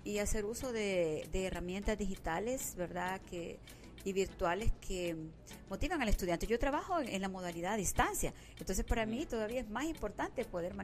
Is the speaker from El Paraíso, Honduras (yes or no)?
yes; Danlí, El Paraíso, Honduras; yo soy de Daní, El Paraíso, un departamento, uno de los 18 departamentos de Honduras, y tuve la fortuna, pues, de nacer en un hogar en el que mis padres eran maestros